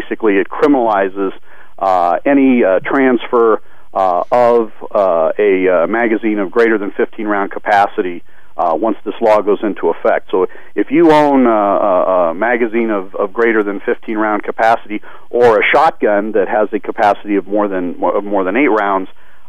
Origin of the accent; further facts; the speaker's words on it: Leadville, Colorado, United States; moved away as an adult; Yeah, I'm a Colorado native. I grew up in Leadville, hunter, fisher, shooter. I left Colorado in 1983 to attend the Naval Academy in Annapolis, Maryland.